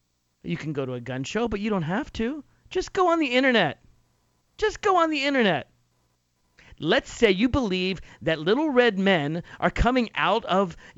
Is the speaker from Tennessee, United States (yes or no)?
yes; Nashville, Tennessee, United States; I'm originally from Tennessee, from Nashville, Tennessee.